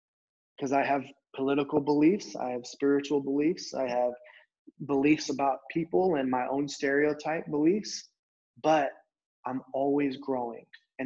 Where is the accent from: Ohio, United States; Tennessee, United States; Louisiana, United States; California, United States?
California, United States; Fresno; where like I grew up in Fresno, California. That's not a big deal to anybody unless you grew up in Fresno.